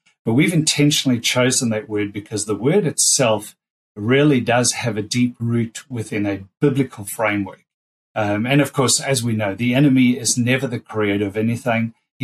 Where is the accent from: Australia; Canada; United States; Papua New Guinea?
Australia; being Australian